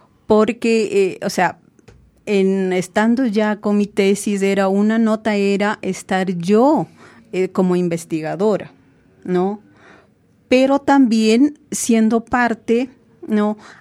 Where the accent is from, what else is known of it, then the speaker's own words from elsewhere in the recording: Quito, Pichincha, Ecuador; also born or lived in Zuleta; yo una parte de mi infancia viví en Zuleta, la mayor parte ha sido acá en Quito, ¿no? A través de eso, mi padre era tractorista y nosotros vivimos acá en Quito, en Parcayaco